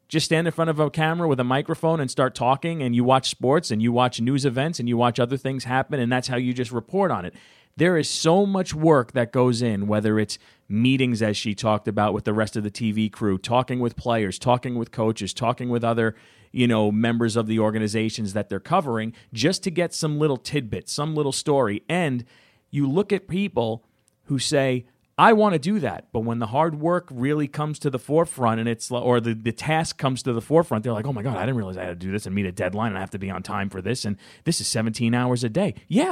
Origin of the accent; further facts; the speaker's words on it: United States; I'm American.